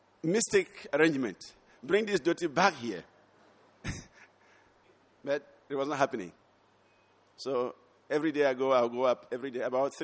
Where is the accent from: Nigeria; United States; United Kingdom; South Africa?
Nigeria; moved away; But I came from Nigeria. So I was staying with Maharaj in the guest house.